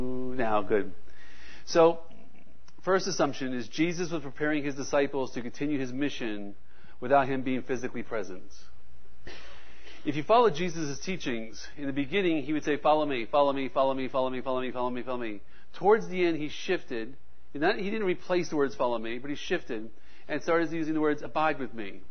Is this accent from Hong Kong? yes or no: no; New York, United States; also born or lived in Florida / Arkansas; now in Oklahoma, United States; So I am from New York, lived in Florida, lived in Arkansas as a pastor at Calvary Chapel Texarkana, moved to Oklahoma